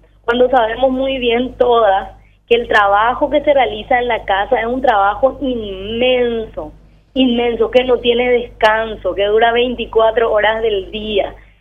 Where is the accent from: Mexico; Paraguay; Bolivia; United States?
Paraguay; tenemos una historia de resistencia muy grande como mujeres paraguayas.